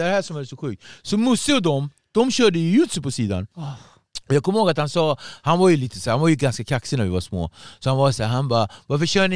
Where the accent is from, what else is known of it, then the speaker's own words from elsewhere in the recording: Ektorp, Stockholm County, Sweden; Och jag är från Ektorp. Det är Nacka i alla fall, men det är en bit därifrån.